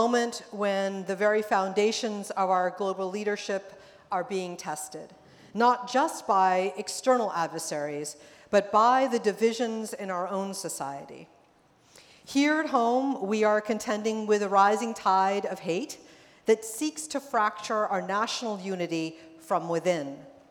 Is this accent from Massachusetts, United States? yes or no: yes; Massachusetts, United States; I'm delighted to be back in New England. As you heard, I grew up in Massachusetts, and thus being along this gorgeous coastline makes me really happy.